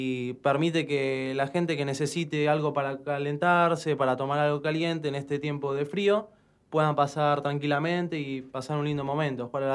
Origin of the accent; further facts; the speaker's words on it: Lanús, Buenos Aires Province, Argentina; De Lanús, sí.